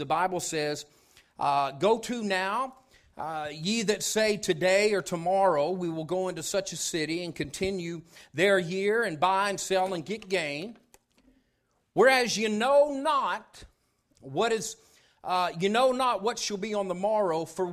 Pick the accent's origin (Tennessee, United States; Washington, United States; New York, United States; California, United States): Tennessee, United States; as Grant said, I grew up in East Tennessee, and I can remember growing up, we didn't attend church.